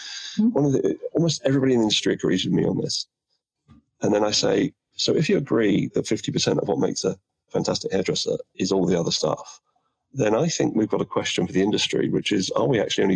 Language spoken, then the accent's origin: English; London, United Kingdom; But right now I'm back. I'm in my hometown of London.